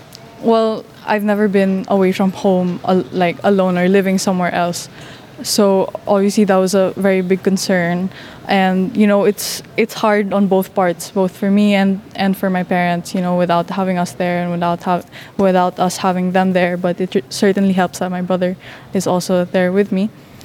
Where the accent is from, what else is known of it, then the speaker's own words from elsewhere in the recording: Philippines; English is a second language; I'm still like a Filipino, even if, you know, I'm in the academy, there are a lot of different cultures, and I'm proud that I am Filipino and that I can represent my country.